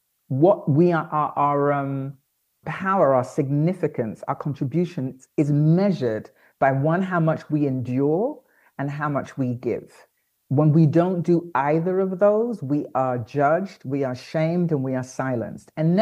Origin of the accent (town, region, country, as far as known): London, United Kingdom; born or raised there; also born or lived in New York; now in Accra, Ghana